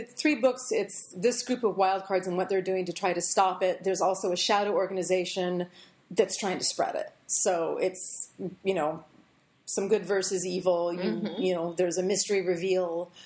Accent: San Diego, California, United States; I've also got action set in San Diego, which is my hometown.

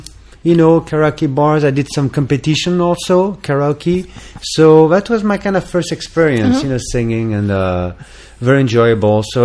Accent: Sceaux, Île-de-France, France; English is a second language; also born or lived in Paris / Dijon; I'm originally from Paris. I was born in the 13th arrondissement of Paris, and I grew up in the suburb of Paris in the south, southwest, so it's Sceaux, Bourg-la-Reine, Fresnes, so it's near Orly.

